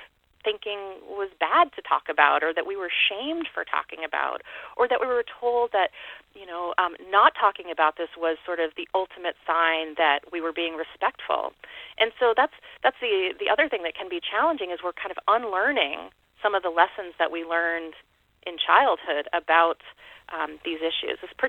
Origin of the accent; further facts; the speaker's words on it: Bridgton, Maine, United States; I think about growing up in Bridgeton, you know, really those were really at the core of a lot of the differences on the playground, for example.